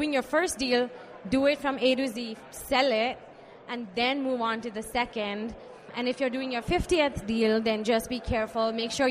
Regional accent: India; moved away; So I moved here from India back in 2005.

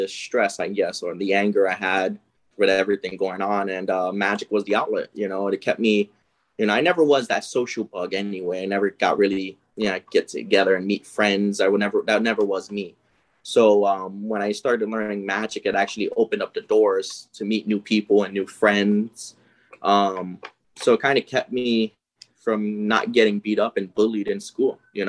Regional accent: New York City, New York, United States; I grew up in New York City in Brooklyn, and I was going through a rough time.

